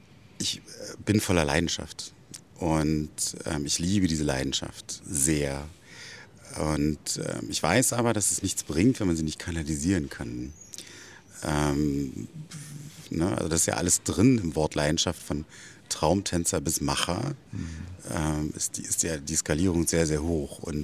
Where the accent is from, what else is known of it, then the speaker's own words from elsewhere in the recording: Cottbus, Brandenburg, Germany; Bei uns war das zu Ostzeiten, also ich komme aus Cottbus, gang und gäbe, dass die ganze Klasse Tanzstunde gemacht hat.